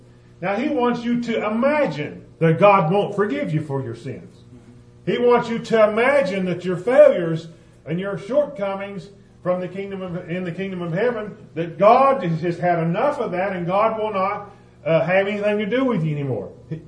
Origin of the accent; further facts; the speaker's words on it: the South, United States; You can tell I'm from the South. Hot iron. But hot iron. And I'm not ashamed of my Southern, you know, I am who I am